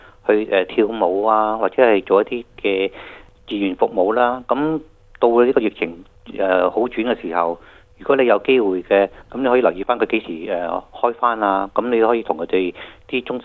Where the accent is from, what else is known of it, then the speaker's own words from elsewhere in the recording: China; 咁即係我哋中國人都有一句説話啦，叫做有苦自己知